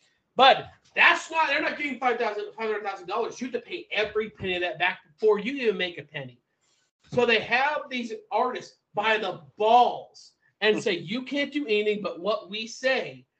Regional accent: Houston, Texas, United States; Let's throw a little Texas into it because you know I'm from Houston.

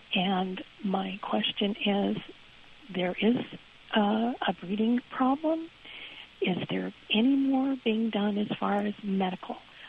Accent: San Diego, California, United States; I grew up in San Diego. I used to go to the track.

